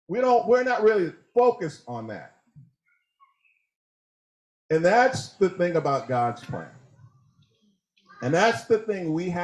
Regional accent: New York, United States; I'm a New Yorker. I expect my cab.

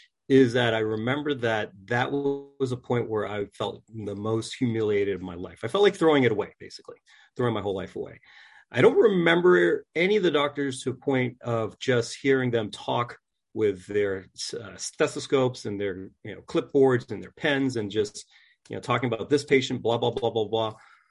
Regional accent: Maine, United States; now in New Jersey, United States; I'm a New Englander. I grew up in Maine, believe it or not. So how I came to New Jersey, and now my kids are in public school in New Jersey

